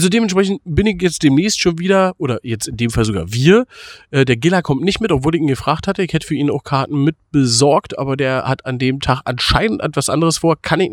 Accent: Berlin, Germany; großkotzig wie ich also ja bin als Berliner

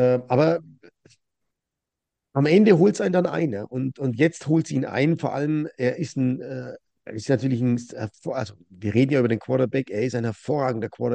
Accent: Bavaria, Germany; Ich bin halt ein Mittelfranke, ne?

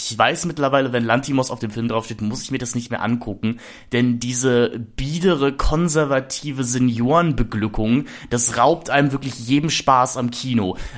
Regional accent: Berlin, Germany; Also ich bin ja aus Berlin

